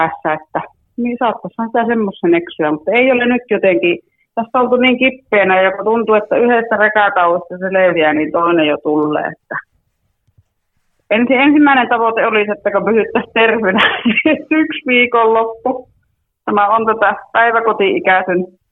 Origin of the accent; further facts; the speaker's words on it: Sodankylä, Lapland, Finland; No ehkä tuolla Sodankylässä ihmiset tunnistaa, kun siellä kotipuolella käy